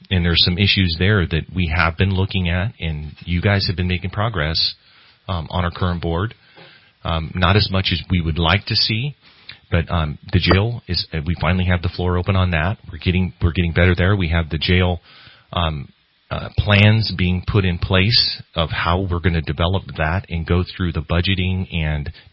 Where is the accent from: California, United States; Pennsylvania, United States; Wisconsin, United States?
California, United States; Redding; But yeah, Reading's my hometown, and I was born here. Spent some time abroad serving in service to our nation